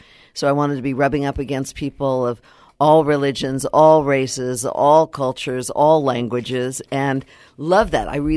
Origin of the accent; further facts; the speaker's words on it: California, United States; also born or lived in New York; So, I was born in New York and lived in California most of my life and had polio when I was 3 months old.